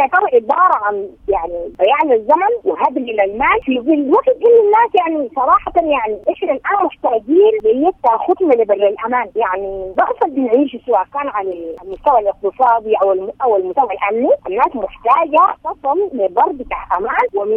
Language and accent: Arabic; Darfur, Sudan